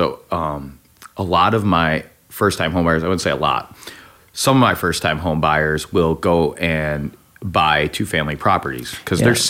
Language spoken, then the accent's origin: English; Rocky River, Ohio, United States; now in Lakewood, United States; I grew up in Rocky River. The office is in Rocky River. I currently live in Lakewood